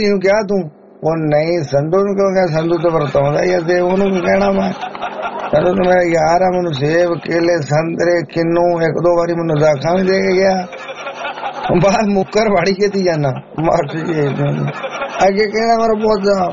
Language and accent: Punjabi; Tibba, Punjab, India; ਤਾਇਆ ਮੇਰਾ ਪਿੰਡ ਟਿੱਬਾ ਸੁਲਤਾਨਪੁਰ ਕੋਲ, ਠੱਠਾ ਟਿੱਬਾ